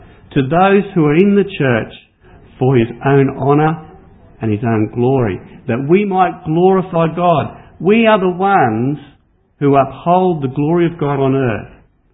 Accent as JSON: {"language": "English", "town": "Brisbane", "region": "Queensland", "country": "Australia", "moved": "as an adult", "said": "Ros and I are originally from Brisbane, and I came from Corinda Assembly and Roslyn went to Waverley Heights."}